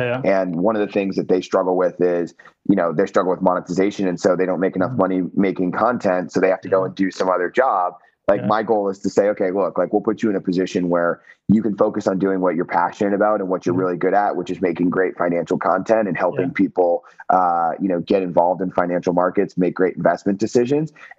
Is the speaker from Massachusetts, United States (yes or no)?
no; Florida, United States; like I grew up in the South in Florida, and like, that's a completely different vibe than the Northeast